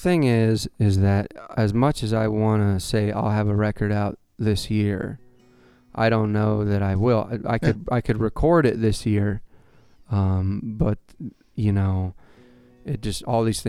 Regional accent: Taos, New Mexico, United States; now in Los Angeles, United States; Most of the last few years, I've lived in my hometown of Taos, New Mexico. But more recently, I packed up again and moved to Los Angeles.

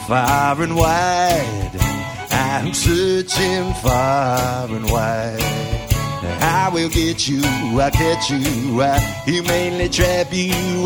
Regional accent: Washington, Iowa, United States; now in Des Moines, United States; moved to Des Moines, and then moved back to my hometown, Washington, where I reconnected with Pat here, and then back in Des Moines now.

